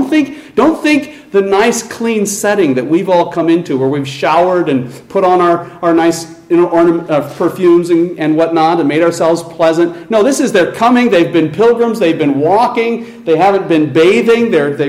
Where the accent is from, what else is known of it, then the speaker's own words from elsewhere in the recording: Colorado, United States; I grew up in Colorado. And in Colorado, they have a place called Montfort's Meat Factory.